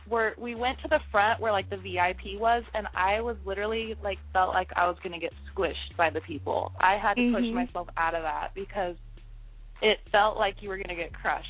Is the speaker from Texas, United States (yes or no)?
no; Colorado, United States; now in New York City, United States; Oh, I'm living in New York City right now, but I'm originally from Colorado.